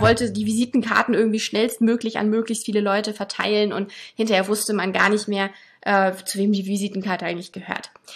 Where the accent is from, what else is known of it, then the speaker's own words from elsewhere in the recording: Hamburg, Germany; Sie ist Personalberaterin in Hamburg, meiner Heimatstadt, sehr cool.